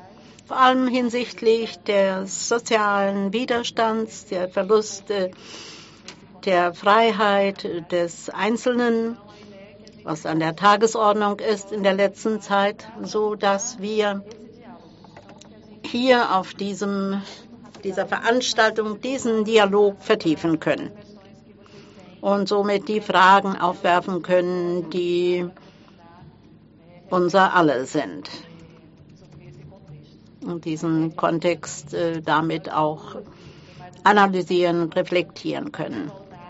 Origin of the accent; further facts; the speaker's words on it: Brazil; born there; German is a second language; ich bin im Binnenland geboren